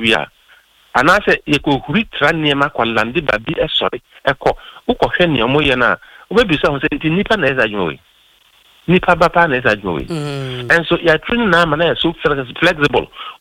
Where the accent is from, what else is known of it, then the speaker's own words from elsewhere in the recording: Ghana; He will help them because I'm from Ghana.